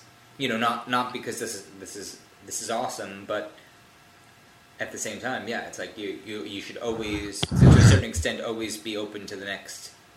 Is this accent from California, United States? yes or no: no; New York, United States; so I grew up in New York. I'm not one, I never owned a car.